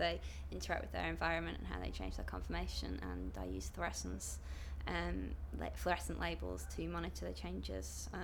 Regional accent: Oldham, North West England, United Kingdom; I'm originally from Oldham, which is near Manchester.

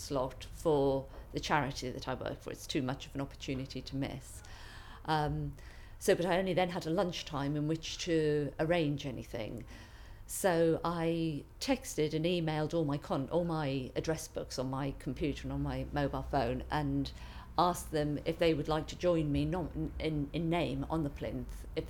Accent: Crowthorne, South East England, United Kingdom; I'm 49, and I come from Crowthorne in Berkshire.

